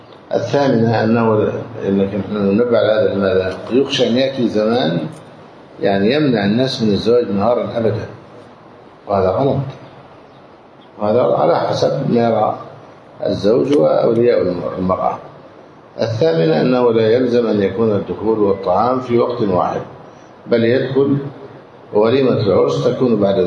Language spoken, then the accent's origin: Arabic; Egypt; وعندنا في مصر يكره جدا النكاح في يوم الأربعاء